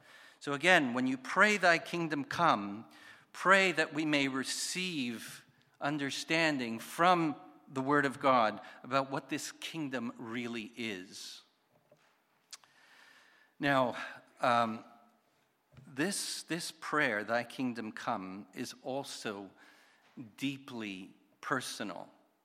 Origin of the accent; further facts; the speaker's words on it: Montreal, Quebec, Canada; I come from Montreal. We drive a little bit differently.